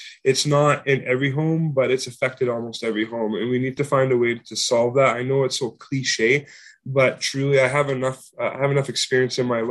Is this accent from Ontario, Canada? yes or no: no; Winnipeg, Manitoba, Canada; I grew up in Winnipeg in one of the poorest neighborhoods in Canada, which was the most violent neighborhood in North America for 10 years running through my childhood.